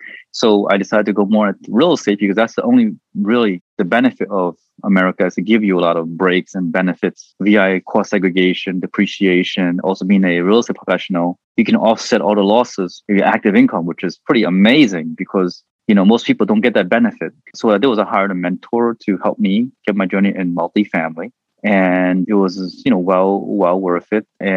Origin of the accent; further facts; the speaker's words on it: New Jersey, United States; Growing up in New Jersey, I bought like a couple of condos, which is sort of like a small portfolio.